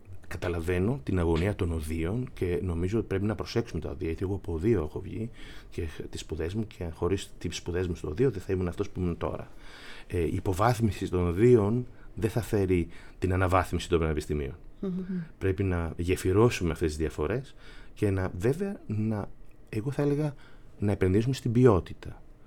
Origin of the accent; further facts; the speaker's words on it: Greece; now in Germany; Λέω, είμαι από την Ελλάδα.